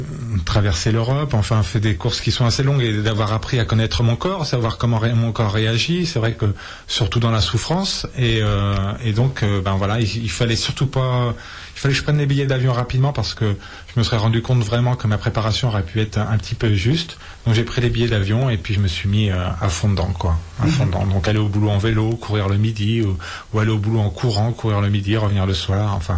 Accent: Lyon, Auvergne-Rhône-Alpes, France; je suis originaire de Lyon.

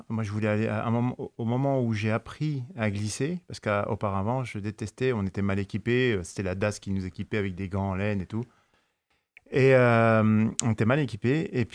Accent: Neuilly-sur-Seine, Île-de-France, France; Alors, je suis né en France de parents marocains, né marocain. J'ai grandi dans les chambres de Bonne. À Neuilly-sur-Seine.

